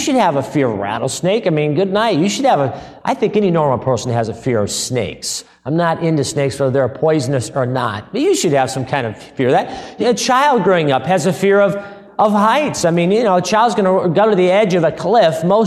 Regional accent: California, United States; Growing up in California, I ran into a rattlesnake or two.

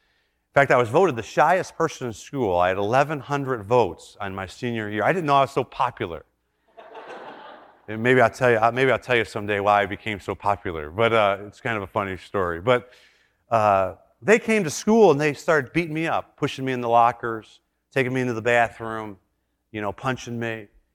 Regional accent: Detroit, Michigan, United States; You know, I'm from Detroit. I could take it.

